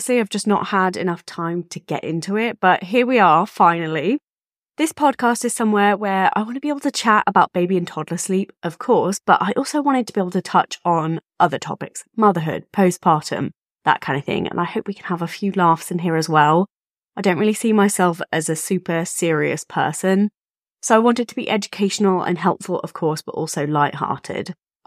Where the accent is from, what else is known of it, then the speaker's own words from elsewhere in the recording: England, United Kingdom; now in Phoenix, United States; I am a mum of two girls, Lily and Isabel. I'm from England, but I live in Phoenix, Arizona. I married an American named Matthew.